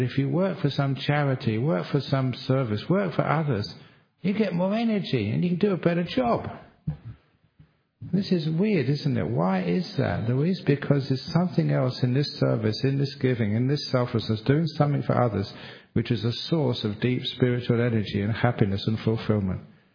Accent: Australia; I come from Australia.

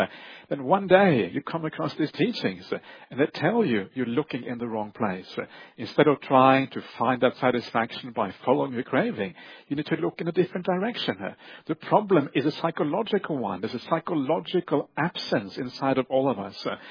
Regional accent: Norway; English is a second language; I'm from Norway, right? Norway also very materialistic

